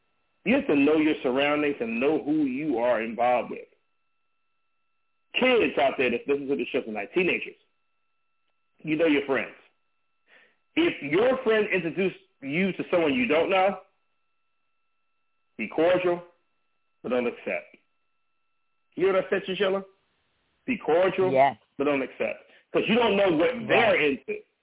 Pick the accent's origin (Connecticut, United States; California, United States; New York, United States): California, United States; Compton; I was a miscreant. I grew up in Compton, California, gang bang and all that.